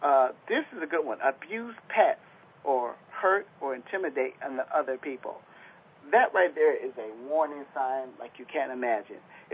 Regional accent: Chicago, Illinois, United States; I'm from Chicago, and that's one of the things that people do a lot.

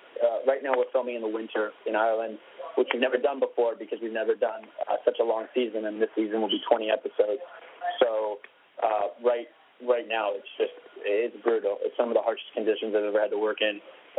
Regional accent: Vancouver, British Columbia, Canada; I'm from Vancouver, Canada, so I am obviously used to the cold.

